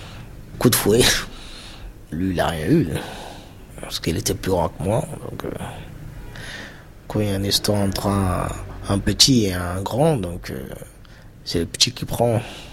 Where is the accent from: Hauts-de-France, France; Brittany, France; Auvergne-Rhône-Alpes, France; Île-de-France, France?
Île-de-France, France; J'ai 31 ans. Bah, mon enfance, j'étais dans les Yvelines. Moi, j'habitais dans une résidence.